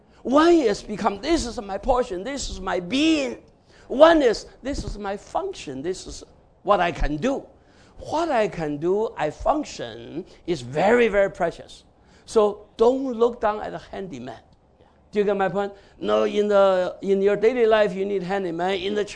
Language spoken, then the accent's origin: English; China; English is a second language; moved away; You know, when I first come, you know, I'm from China, right?